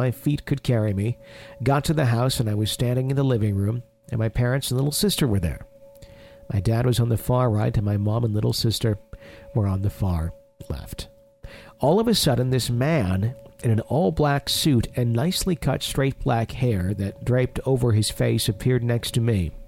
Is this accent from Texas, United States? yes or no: yes; Texas, United States; I'm 23 years old and I'm from Texas.